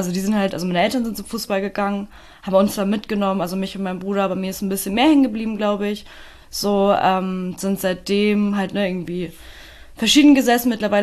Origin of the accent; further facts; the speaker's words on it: Hamburg, Germany; Und ich komme aus Hamburg, ich komme aus dem Viertel. Ja. Also ich bin hier, also nicht geboren, ne? Aber aufgewachsen.